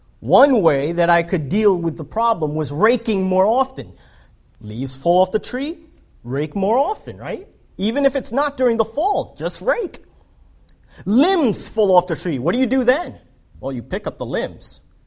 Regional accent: New York City, New York, United States; I was a city-bred kid. I grew up in New York City. I never had a cherry tree in my house. until I got to Pennsylvania.

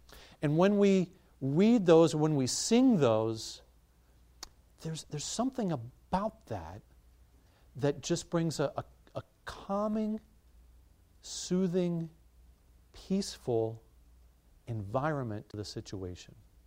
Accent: Kentucky, United States; Now, I grew up in Kentucky, and we go and visit my parents there usually once a year.

